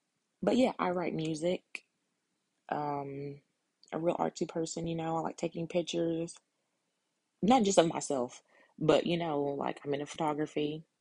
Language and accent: English; Tennessee, United States; If you can't tell, I'm from the South, Tennessee.